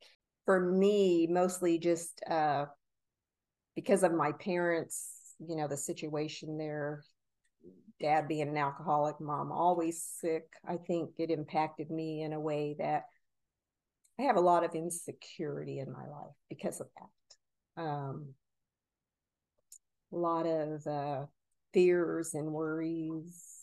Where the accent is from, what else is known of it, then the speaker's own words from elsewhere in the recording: Clovis, New Mexico, United States; Well, I come from a small town also, not as small as his. I came from Clovis, New Mexico, Air Force brat, as they say.